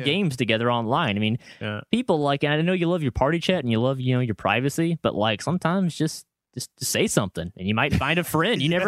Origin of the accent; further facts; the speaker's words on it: Atlanta, Georgia, United States; Yeah, I'm shaming my hometown of Atlanta here.